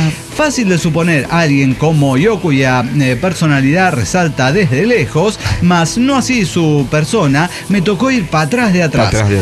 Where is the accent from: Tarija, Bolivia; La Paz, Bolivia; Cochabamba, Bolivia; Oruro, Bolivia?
Tarija, Bolivia; parada delante de todas las autoridades de Tarija. Eso no pasó. No esperen mensaje. Hice quedar bien a mi tierra chapaca.